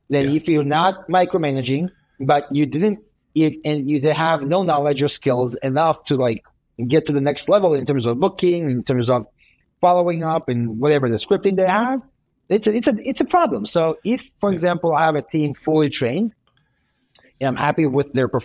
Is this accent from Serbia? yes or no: yes; Belgrade, Serbia; English is a second language; For example, like if you listen to me speak, would you say I'm born and raised in Belgrade, Serbia?